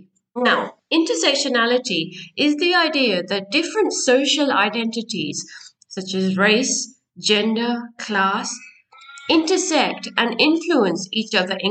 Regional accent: India; Yes, I'm from the Indian culture, a culture that you may not have too much knowledge about.

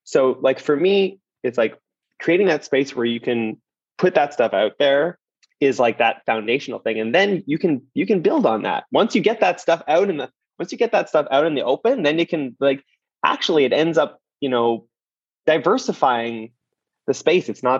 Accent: Quebec, Canada; From my hometown. Who's from my home? You know, from Quebec.

